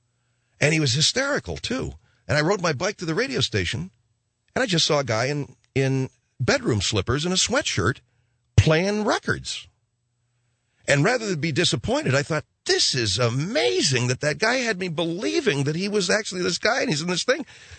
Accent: Los Angeles, California, United States; Bob and Ray were in New York. I grew up in Los Angeles.

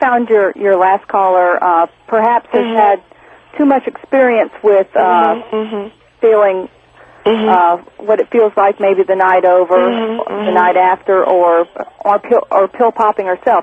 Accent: Georgia, United States; Excuse me, I'm a woman from Georgia, and there is a Texas flagger, it's called.

